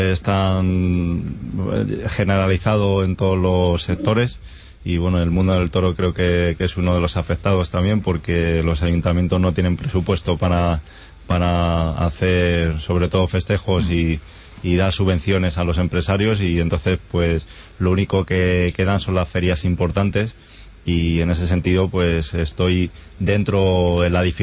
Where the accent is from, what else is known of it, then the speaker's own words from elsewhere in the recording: Móstoles, Community of Madrid, Spain; Bueno, sí, nací en Madrid, criado en Móstoles y...